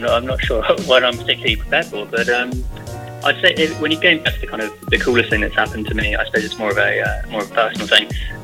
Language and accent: English; London, United Kingdom; I grew up in London and I spent my childhood going to these places as well